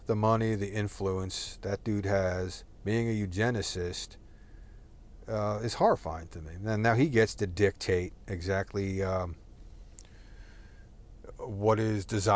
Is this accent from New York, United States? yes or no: no; Texas, United States; accent: Texas; I'm a Texan. Yeah, I got Texas accent. I got Southern accent. I got hillbilly accent. I also got Jersey accent, you know?